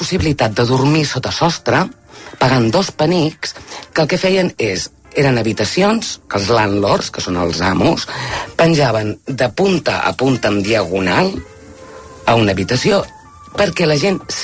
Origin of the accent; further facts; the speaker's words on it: Sabadell, Catalonia, Spain; Soc de Sabadell.